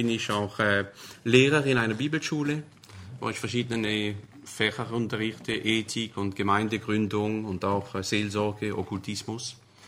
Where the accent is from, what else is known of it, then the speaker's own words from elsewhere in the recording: Grand Est, France; German is a second language; Ich bin im Elsass aufgewachsen. Ich hatte in der Schule nur Französisch und Englisch.